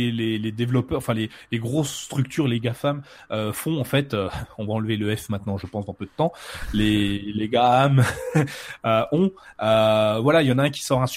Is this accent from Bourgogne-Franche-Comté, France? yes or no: yes; Bourgogne-Franche-Comté, France; accent: Franc-Comtois; J'ai un accent franc-comtois, proche de l'accent suisse ou de l'accent belge.